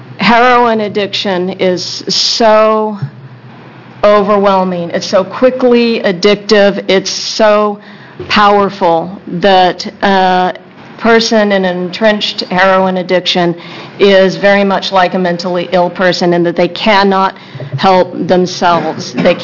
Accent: Oregon, United States; I'm from Josephine County.

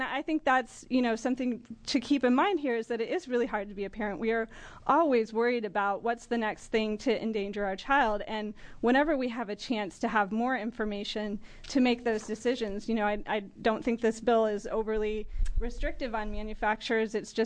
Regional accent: Portland, Oregon, United States; I'm a parent from Portland, Oregon.

